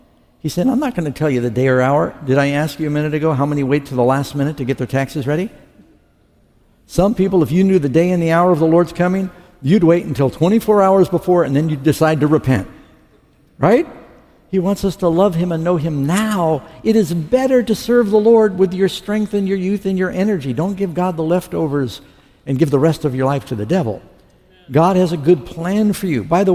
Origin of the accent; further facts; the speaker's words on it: New York City, New York, United States; Because, y'all, I'm from New York City, and there's a lot of games out there, a lot of bamboozling, a lot of con artists.